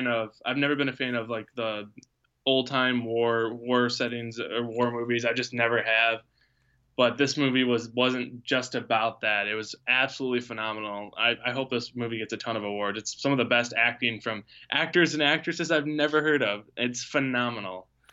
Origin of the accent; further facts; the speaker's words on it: Michigan, United States; And I'm from Michigan, so I'm a little biased